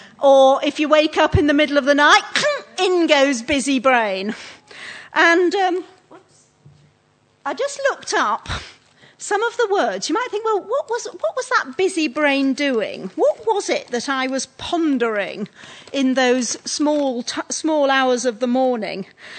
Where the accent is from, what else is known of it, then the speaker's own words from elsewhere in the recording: Scarborough, Yorkshire and the Humber, United Kingdom; we were up in Scarborough, which is my hometown